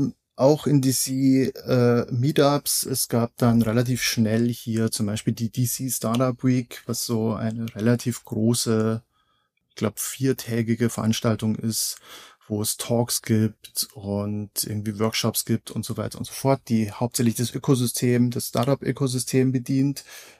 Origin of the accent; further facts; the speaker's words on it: Bavaria, Germany; also born or lived in Berlin; now in Washington, United States; Ich bin vor 3 Jahren hier in DC gelandet, war vorher lange Zeit in Berlin. Wie man hört, wahrscheinlich, wenn ich spreche, komme ich aber ursprünglich aus Bayern.